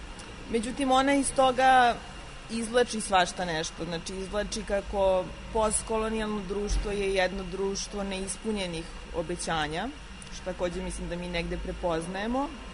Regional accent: Serbia; dolazim iz Srbije

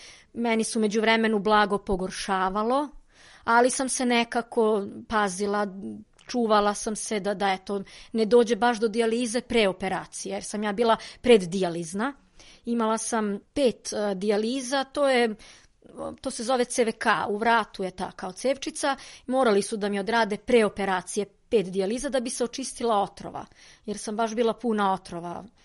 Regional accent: Kruševac, Rasina District, Serbia; iz Kruševca sam.

